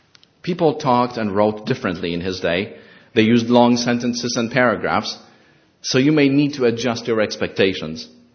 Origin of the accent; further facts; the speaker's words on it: Warsaw, Masovian Voivodeship, Poland; The closest I came to meet him was when he was passing through my hometown of Warsaw, Poland